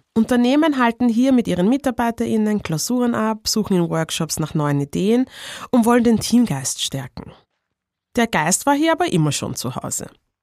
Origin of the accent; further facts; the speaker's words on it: Vienna, Austria; Autorin, Podcasterin und Influencerin. Eigentlich ein echtes Stadtkind, geboren und aufgewachsen in Wien.